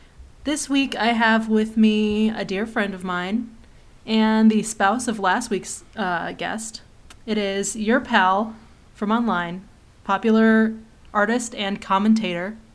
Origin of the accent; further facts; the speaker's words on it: Michigan, United States; I was born and raised and schooled in Michigan